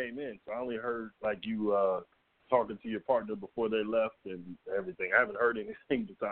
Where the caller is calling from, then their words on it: Atlanta, Georgia, United States; I'm in Atlanta.